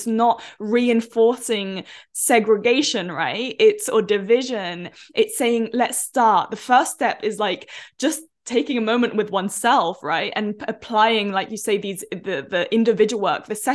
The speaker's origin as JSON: {"language": "English", "country": "India", "tie": "born there", "said": "I was born in India and I've spent time there"}